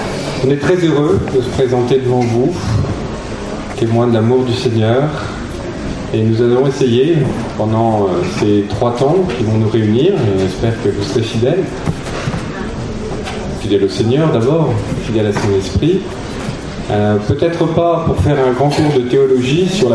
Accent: Nantes, Pays de la Loire, France; je suis nantais, je suis dans l'administration sanitaire, vous savez c'est un lieu d'évangélisation. Hein. Aïe, ok, il y en a qui partagent. J'ai 56 ans

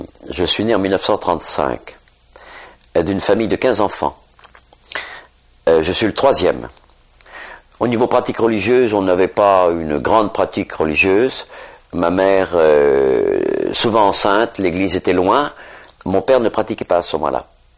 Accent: Rochefort, Nouvelle-Aquitaine, France; Je suis originaire de Rochefort-sur-Mer, en Charente-Maritime.

